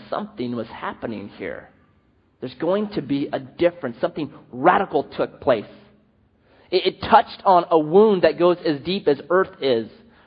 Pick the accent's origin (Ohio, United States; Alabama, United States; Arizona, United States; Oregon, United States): Oregon, United States; I was born in Oregon, native-born Oregonian.